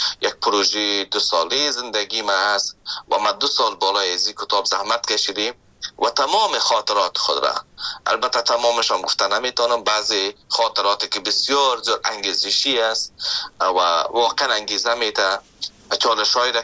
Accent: Afghanistan; now in Canada; من از افغانستان به کانادا آمدم که ده ها یا هزارها کیلومتر فاصله است

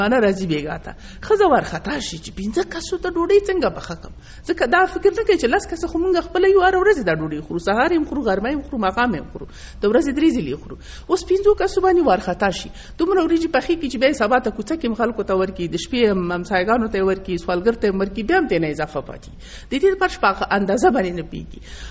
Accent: Nangarhar, Afghanistan; زه چون د ننګرهار یم

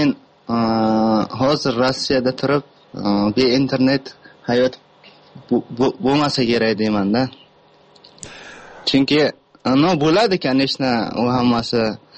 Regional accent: Tajikistan; now in Russia; Men asli Tojikistondanman.

